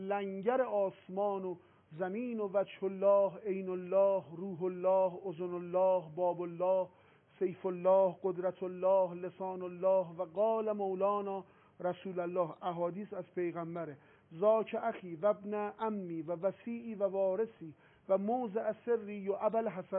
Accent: Tehran, Tehran Province, Iran; moved away; الان شاید بالای 50 خانوار از تهران اومدیم اینجا زندگی میکنیم، همه مجرد بودیم، ازدواج کردیم، اینجا زندگی تشکیل دادیم، بچه‌هامون دارن اینجا بزرگ میشن

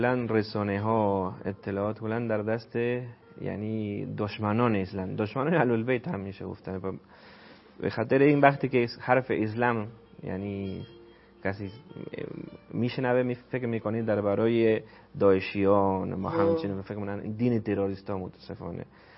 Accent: Buenos Aires, Argentina; اهل کشور ارجنتین.

